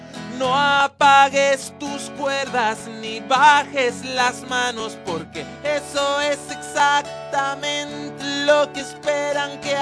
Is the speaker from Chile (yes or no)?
no; Canary Islands, Spain; Soy canaria, eso es muy importante para mí y para nadie más, me imagino. tengo casi 50 años.